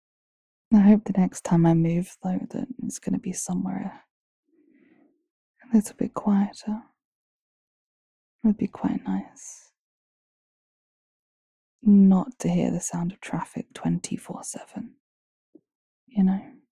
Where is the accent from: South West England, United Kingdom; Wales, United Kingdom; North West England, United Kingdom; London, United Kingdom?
London, United Kingdom; I grew up in London, so I think once you get through that noise, you know, you can pretty much sleep through anything. Where I grew up, actually, in London, it was on like a council estate